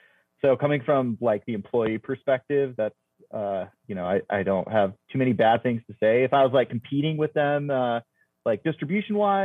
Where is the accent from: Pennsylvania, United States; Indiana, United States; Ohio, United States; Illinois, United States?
Ohio, United States; I grew up in Ohio and like joined the Coast Guard and had to do 4 moves for the Coast Guard in 4.5 years.